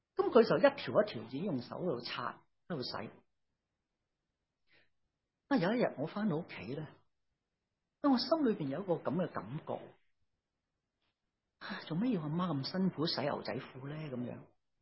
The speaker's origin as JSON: {"language": "Cantonese", "town": "Chaozhou", "region": "Guangdong", "country": "China", "said": "我哋系潮州人嚟噶嘛？"}